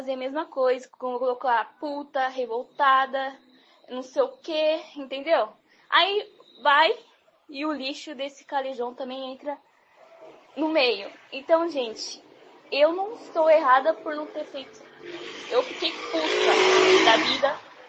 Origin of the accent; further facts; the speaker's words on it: São Paulo, Brazil; E eu sou paulista.